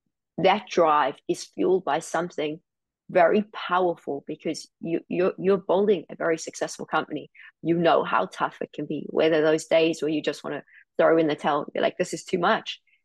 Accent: South Africa; It was tough growing up in South Africa.

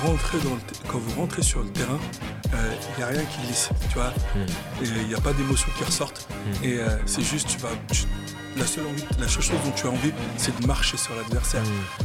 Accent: Paris, Île-de-France, France; ok, je suis parisien, je suis francilien

